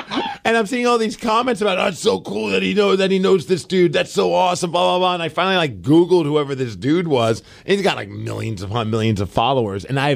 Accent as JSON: {"language": "English", "town": "Portland", "region": "Oregon", "country": "United States", "tie": "born or raised there", "lives_now": "Washington, United States", "said": "Granted, it wasn't here in Washington where you can't drink. I grew up in Portland"}